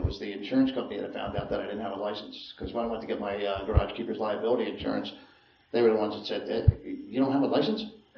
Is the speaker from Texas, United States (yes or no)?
no; Philadelphia, Pennsylvania, United States; born there; I think I was born in 1960 in Philadelphia.